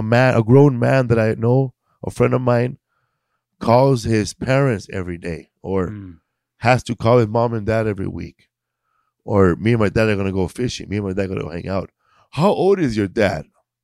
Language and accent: English; Boyle Heights, California, United States; because I'm from Boyle Heights, you know, and like, you know, where I'm from. There's a little type of flavor, you know, a little East LA, Boyle Heights flavor.